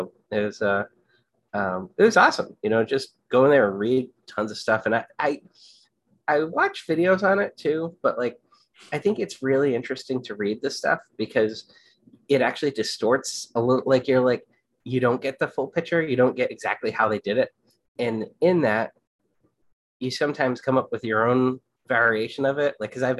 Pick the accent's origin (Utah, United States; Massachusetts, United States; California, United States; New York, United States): Massachusetts, United States; Rehoboth; so I grew up in Rehoboth, very close to Providence.